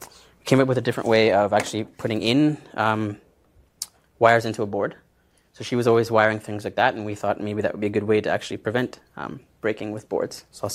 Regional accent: Calgary, Alberta, Canada; that's actually in Lake Louise, because I'm from Calgary, so.

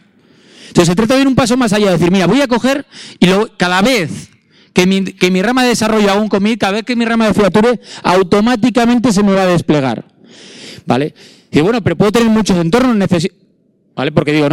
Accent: Bilbao, Basque Country, Spain; yo es que soy de Bilbao.

